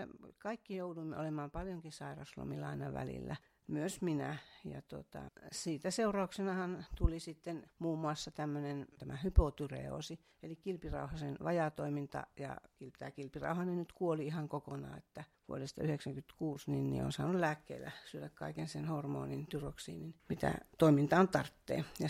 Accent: Oulu, North Ostrobothnia, Finland; olen syntynyt Oulussa ja suurimman osa elämästäni elänyt täällä. Tosin opiskelemassa olen käynyt sitten Etelä-Suomessa.

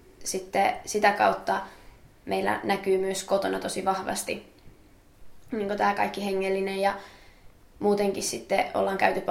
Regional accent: Laihia, Ostrobothnia, Finland; Laihialta ja mä täytän hetken päästä 18 vuotta ja käyn Laihian lukion kakkosluokkaa.

